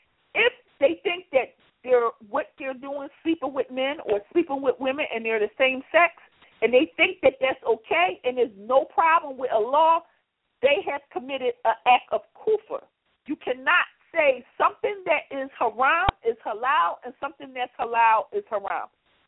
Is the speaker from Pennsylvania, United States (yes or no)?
yes; Philadelphia, Pennsylvania, United States; Now, when I was younger, growing up in Philadelphia, we had something called the fish man and the vegetable man.